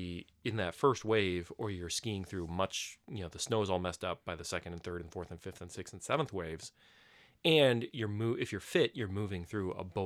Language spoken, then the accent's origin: English; Minnesota, United States; It's just fun as a Minnesotan to poo-poo other states just because they're right there.